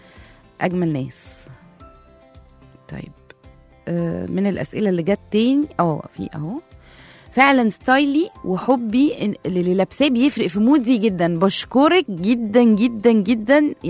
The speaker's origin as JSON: {"language": "Arabic", "country": "Egypt", "said": "إحنا كمصريين بنحب اللبس قوي وبنصرف فلوس كتير جدا على اللبس"}